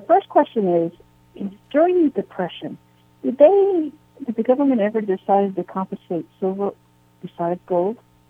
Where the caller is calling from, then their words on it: West Virginia, United States; Oh, West Virginia.